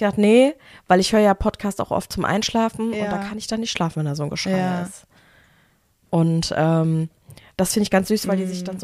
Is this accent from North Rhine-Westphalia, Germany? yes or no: yes; Bergisch Gladbach, North Rhine-Westphalia, Germany; ich komme auch aus Bergisch Gladbach